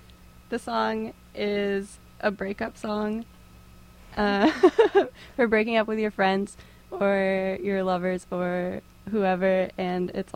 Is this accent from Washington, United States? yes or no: yes; Bellingham, Washington, United States; We're from Bellingham, Washington.